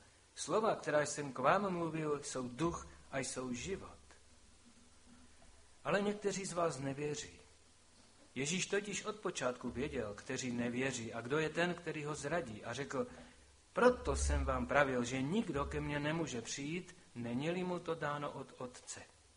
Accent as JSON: {"language": "Czech", "town": "Velká Lhota", "region": "Zlín Region", "country": "Czechia", "lives_now": "Vsetín, Czechia", "said": "já jsem mám manželku ze Vsetína, i když jsem z Velké Lhoty a na Vsetíně jsem byl, chvíli jsem sloužil asi 5-6 let, ale bydleli jsme tam a velmi dlouho a zřejmě budeme bydlet. Máme tam domek"}